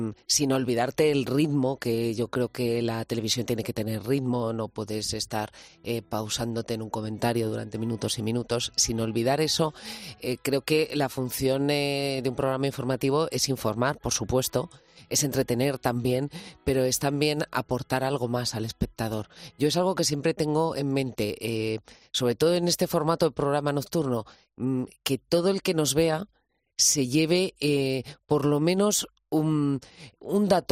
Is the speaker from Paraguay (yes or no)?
no; Ávila, Castile and León, Spain; Soy de Ávila.